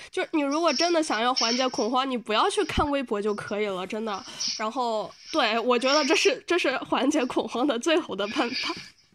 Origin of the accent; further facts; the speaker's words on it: Wuhan, Hubei, China; 我作为一个武汉人